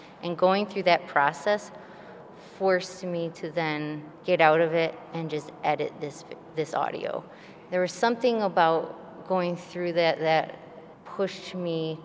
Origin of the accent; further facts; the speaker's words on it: Niagara Falls, New York, United States; I'm an environmental artist. I'm originally from Niagara Falls, and I grew up near the infamously toxic Love Canal.